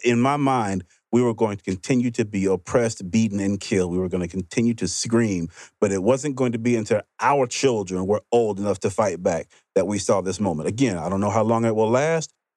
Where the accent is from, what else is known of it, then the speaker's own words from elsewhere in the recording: Mississippi, United States; I grew up in Mississippi. Never would I ever believe there'd be a day where they would be considering changing the state flag.